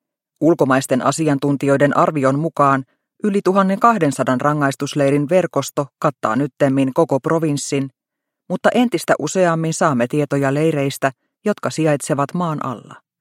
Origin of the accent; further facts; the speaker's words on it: Xinjiang, China; Finnish is a second language; now in Finland; Olemme kotoisin Kiinan luoteisprovinssista, joka on pinta-alaltaan suurempi kuin Saksa, Ranska sekä Espanja yhteensä ja sijaitsee linnuntietä vajaan 3000 kilometrin päässä Pekingistä.